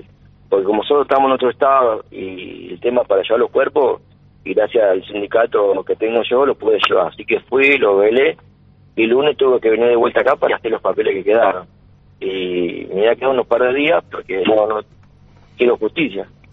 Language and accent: Spanish; Rosario, Santa Fe, Argentina; Sí, nosotros somos de Rosario, vivimos allá. Yo laburo ahí en la Municipalidad de Bermúdez, en Ciudad de Madre Casa.